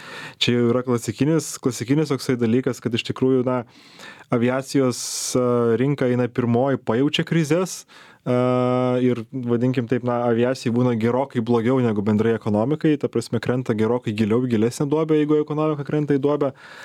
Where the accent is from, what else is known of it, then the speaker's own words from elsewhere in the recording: Šiauliai, Šiauliai County, Lithuania; aš esu užaugęs Šiauliuose. Turiu daugiausia žemaitišką kraują